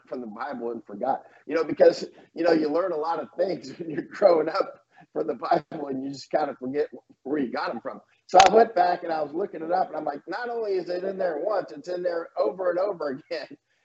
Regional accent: Florida, United States; I'm from Florida.

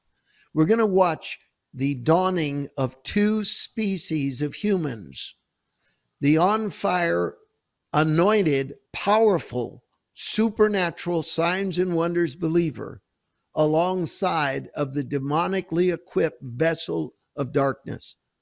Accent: San Francisco, California, United States; also born or lived in Oakland; because I grew up in San Francisco, but I also lived in Oakland.

